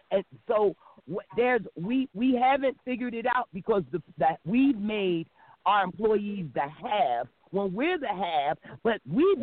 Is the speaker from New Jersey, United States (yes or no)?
no; Philadelphia, Pennsylvania, United States; I'm from Philly, and the water is the best.